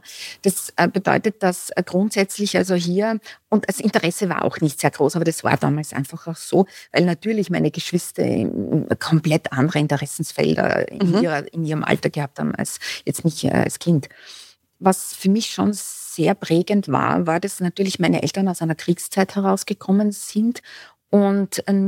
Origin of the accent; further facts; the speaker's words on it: Styria, Austria; Ich komme aus der Südsteiermark.